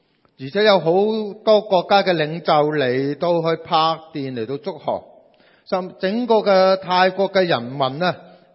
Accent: Hong Kong; 即系用我哋香港人嘅说，香港人嘅说话

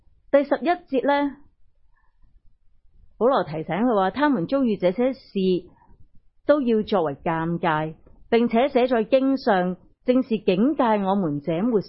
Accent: Hong Kong; 我们香港人确是倾向负面的，确是倾向彷徨

